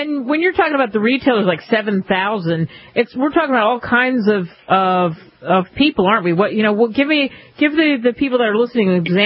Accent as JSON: {"language": "English", "town": "Philadelphia", "region": "Pennsylvania", "country": "United States", "tie": "born or raised there", "said": "I grew up in Philadelphia. We're all about cheesesteaks."}